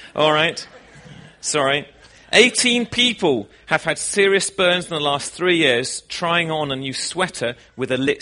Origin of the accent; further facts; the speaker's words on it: England, United Kingdom; we just found it extraordinary, being British, that we drove for 4.5 hours and we still hadn't left the state.